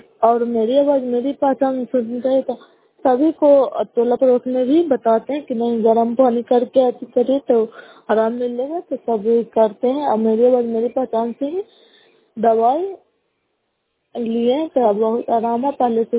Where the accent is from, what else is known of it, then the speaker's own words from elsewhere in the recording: Bihar, India; नालंदा जिला नगर नौसबला कला पंचायत के निवासी हूँ।